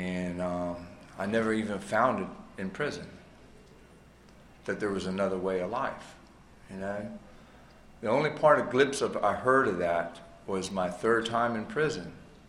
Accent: Roanoke, Virginia, United States; Come from the Roanoke, Virginia area originally. It's my hometown. I'm one of them moonshine boys that make it up there in the mountains.

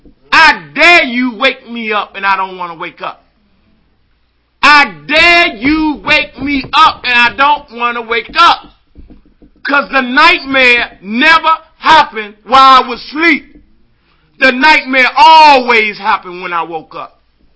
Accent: Washington, District of Columbia, United States; I was living in a rooming house. I'm from Washington, D.C. I was living in a rooming house on 49th and Nanny Helen Burroughs.

